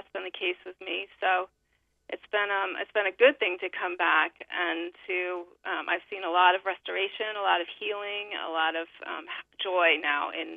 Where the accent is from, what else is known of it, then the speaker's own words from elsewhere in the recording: Hope Valley, Rhode Island, United States; I grew up in a small town in Rhode Island. It's called Hope Valley, and I have moved back there in the last few years. So I actually live across the street from the home in which I grew up.